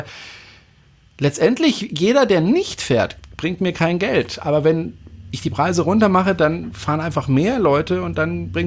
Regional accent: Freiburg, Baden-Württemberg, Germany; ich komme ja aus Freiburg ursprünglich, bin dort zur Schule gegangen und ich habe in Gundelfingen gewohnt sehr lange.

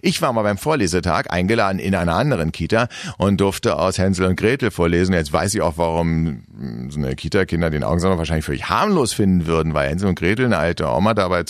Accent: Berlin, Germany; ich bin nach wie vor, lebe ich in Berlin, wo ich geboren bin.

